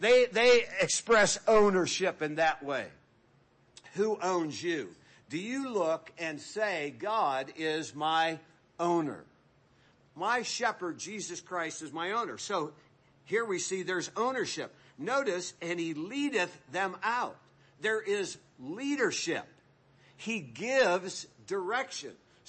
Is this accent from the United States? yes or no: yes; Pennsylvania, United States; growing up in Western Pennsylvania, my grandmother had a saying